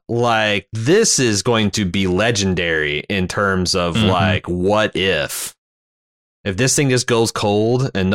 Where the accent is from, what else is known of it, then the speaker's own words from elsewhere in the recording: United States; It's kind of crazy being an American looking on the outside, looking in.